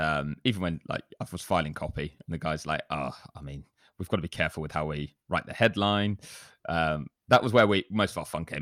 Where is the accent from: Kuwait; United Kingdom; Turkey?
United Kingdom; England; But as we're childish English people, it does.